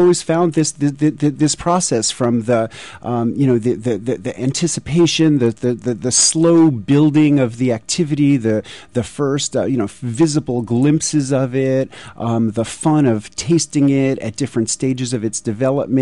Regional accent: New York City, New York, United States; growing up in New York City, sour pickles, kosher dill pickles, which are products of fermentation, were just one of my favorite foods.

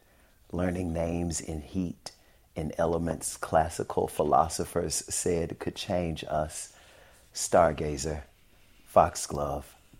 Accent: Shreveport, Louisiana, United States; when I was a kid growing up in Shreveport, police would hassle us.

